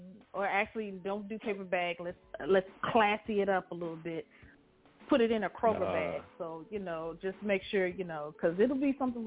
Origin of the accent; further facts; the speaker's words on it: Louisville, Kentucky, United States; I'm from Louisville.